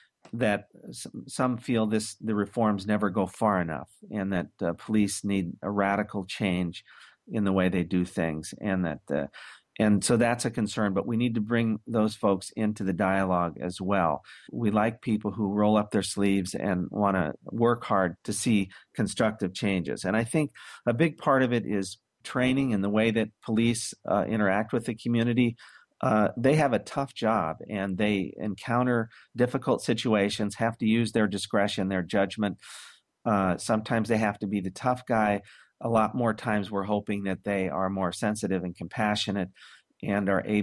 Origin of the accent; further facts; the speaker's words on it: Portland, Oregon, United States; However, I grew up in the Portland area and I'm from there.